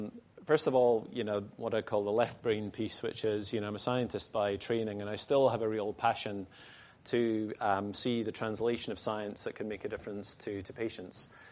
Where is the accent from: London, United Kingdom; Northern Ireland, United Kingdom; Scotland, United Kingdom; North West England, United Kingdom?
Scotland, United Kingdom; I'm Scottish, as you may be able to tell from my strange accent. I was born and brought up in a farm in Dumfriesshire.